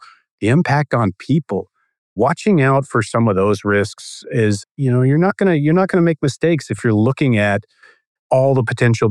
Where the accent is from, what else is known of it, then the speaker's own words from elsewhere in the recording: Austin, Texas, United States; I grew up really interested in tornadoes. Growing up in Austin, Texas, the Gerald tornado, the F5 that came through in the Central Texas outbreak in the mid to late 90s